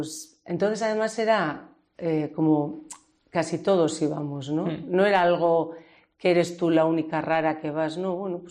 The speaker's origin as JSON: {"language": "Spanish", "town": "Deba", "region": "Basque Country", "country": "Spain", "said": "Yo provengo de Deva, y en Deva no había nada para los jóvenes."}